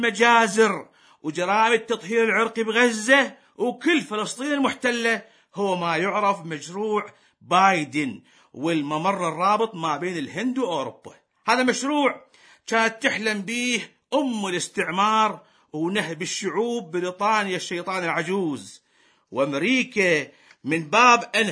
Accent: Iraq; ومنهم بلدنا العراق.

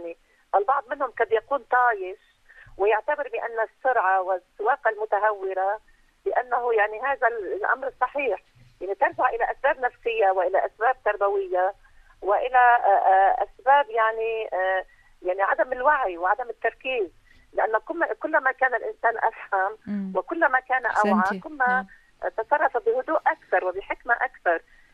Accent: Lebanon; يعني أنا يعني كما أعرف عندنا في لبنان الكثير منهم لا يجيد السياقة

